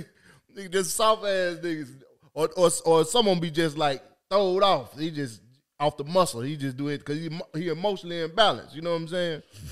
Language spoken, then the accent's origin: English; Little Rock, Arkansas, United States; also born or lived in Camden; Well, I moved from Camden out by 11, and then I grew up in Little Rock after that.